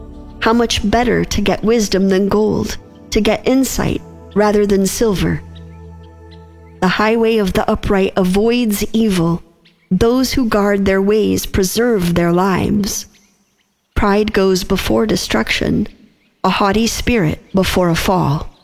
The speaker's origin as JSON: {"language": "English", "region": "Michigan", "country": "United States", "tie": "born or raised there", "said": "I grew up in Michigan, so we had this fabulous season of fall"}